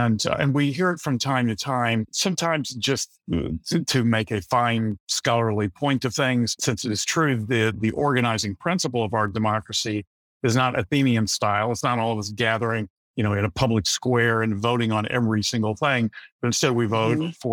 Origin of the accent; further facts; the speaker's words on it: Houston, Texas, United States; moved away as an adult; also born or lived in Austin; now in Washington, D.C., United States; I am a native Texan, and try not to hold that against me. Born and raised in Houston, went to the University of Texas at Austin, lived in Austin for a very long time, ultimately came to Washington, D.C. in 2005